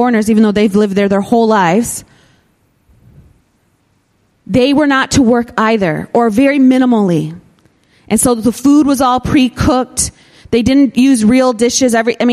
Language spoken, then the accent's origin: English; Michigan, United States; now in Hong Kong; You know, as a child growing up in Michigan, when winter came, there was something you looked forward to.